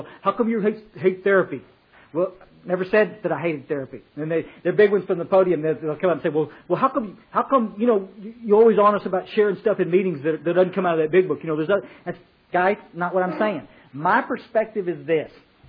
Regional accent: Kerrville, Texas, United States; born or raised there

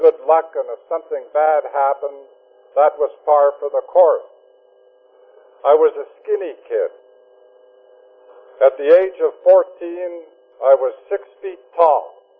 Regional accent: Winnipeg, Manitoba, Canada; I was born and raised in Winnipeg, attended school, high school there

